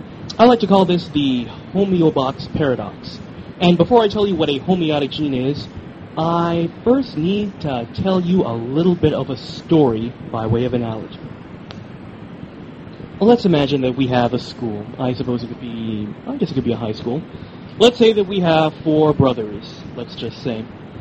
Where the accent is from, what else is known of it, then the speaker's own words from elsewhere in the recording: Missouri, United States; you can tell I'm from Missouri